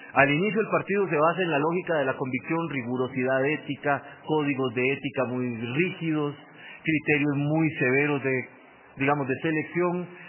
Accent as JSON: {"language": "Spanish", "country": "Costa Rica", "said": "como soy tico, tengo derecho a opinar, por más que se enojen conmigo, es el actual partido de gobierno en mi país."}